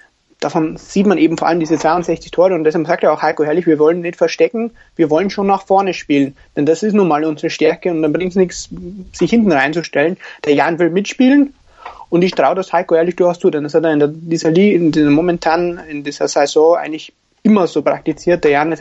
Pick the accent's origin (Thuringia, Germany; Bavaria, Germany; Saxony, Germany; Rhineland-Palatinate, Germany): Bavaria, Germany; Regensburg; born there; ich bin gebürtiger Regensburger